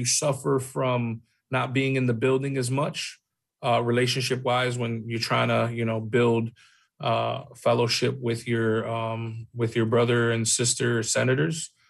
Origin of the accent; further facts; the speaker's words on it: United States; growing up in America with the different issues that are before us